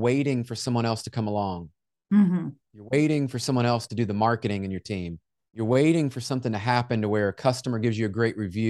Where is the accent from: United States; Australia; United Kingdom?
United States; Memphis, Tennessee; I grew up in Memphis, and I don't know if you know Memphis, Tennessee, but kind of a rough area that's there.